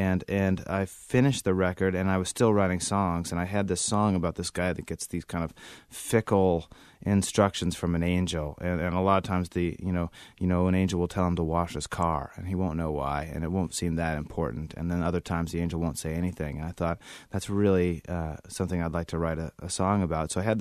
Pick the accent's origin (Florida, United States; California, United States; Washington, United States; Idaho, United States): Idaho, United States; Moscow; It's a beautiful place. In the panhandle of northern Idaho, about 2.5 hours from the Canadian border, and there's a little university there